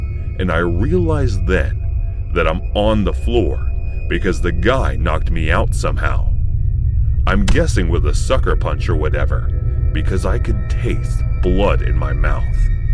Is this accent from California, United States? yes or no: yes; Fontana, California, United States; I'm 12 years old, growing up in Fontana, California.